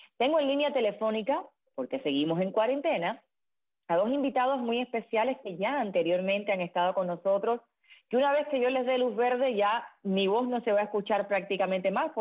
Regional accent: Cuba

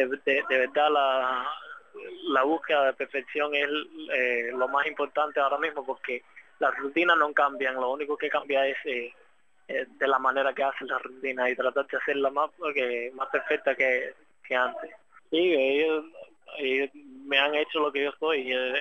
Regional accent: Miami, Florida, United States; also born or lived in Cuba; yo nací en Cuba y me crié aquí en Miami, pero yo estoy bien, bien orgulloso de haber nacido en Cuba. Siempre voy a decir que nací en Cuba

